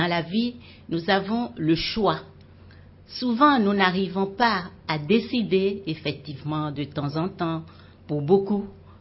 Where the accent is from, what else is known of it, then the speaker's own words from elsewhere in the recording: Benin; moved away as an adult; now in Martinique; Je suis du Bénin, mm-hmm. et mon mari est martiniquais, mm-hmm. donc je vis ici depuis près de 40 ans maintenant.